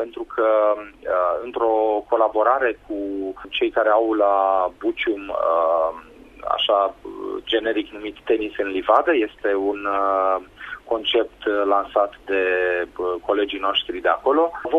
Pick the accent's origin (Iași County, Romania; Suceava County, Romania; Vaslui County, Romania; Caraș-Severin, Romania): Iași County, Romania; Iași; pentru că noi suntem ieșeni și atunci, bineînțeles că ne-am gândit prima oară să dezvoltăm în propriul oraș.